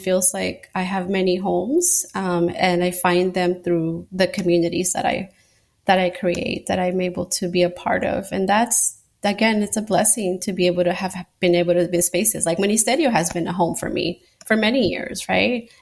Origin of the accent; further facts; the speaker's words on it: Nicaragua; now in United States; I'm an immigrant, you know, I'm originally from Nicaragua, and those were my ancestors come from the Latin America diaspora, and even further from other parts of the world.